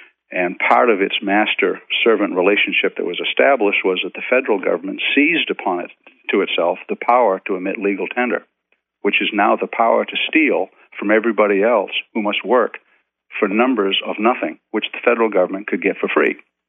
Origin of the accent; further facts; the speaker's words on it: Maine, United States; Yeah, I'm from Maine originally.